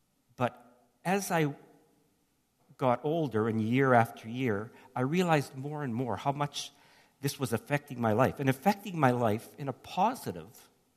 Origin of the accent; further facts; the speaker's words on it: Timmins, Ontario, Canada; And I remember growing up in Timmins, the Simpsons catalog would come in November, the Christmas catalog